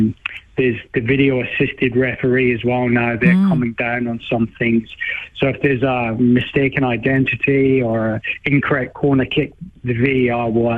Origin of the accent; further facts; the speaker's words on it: Scotland, United Kingdom; what keeps me up at night, unfortunately, is England's chances as a Scotsman in the World Cup.